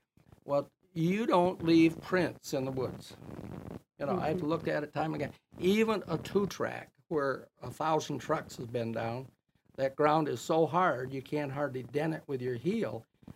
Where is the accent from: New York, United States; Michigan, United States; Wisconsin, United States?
Michigan, United States; Greenville; And my wife's in Battle Creek, and I'm from Greenville, Stanton, Sheridan area.